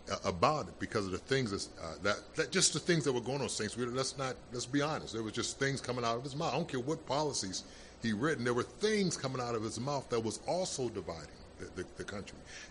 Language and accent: English; Midwest, United States; now in Manchester, United States; I had just moved up to, I haven't been in Manchester long, I'm from the Midwest.